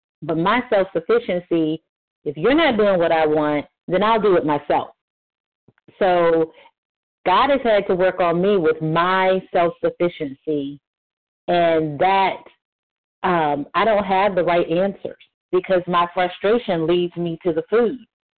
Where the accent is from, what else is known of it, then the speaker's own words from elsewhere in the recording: Delaware, United States; I am from Delaware.